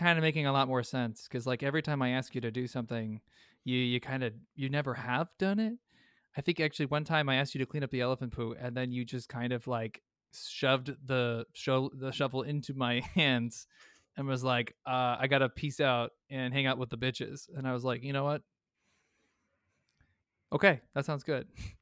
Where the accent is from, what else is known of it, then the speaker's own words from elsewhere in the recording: New Zealand; As a Kiwi myself, I am very aware.